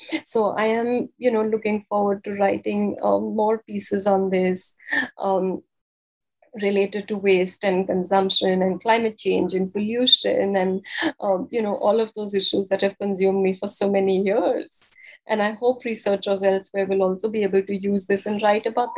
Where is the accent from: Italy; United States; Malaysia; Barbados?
Italy; This could be, I'm from Italy.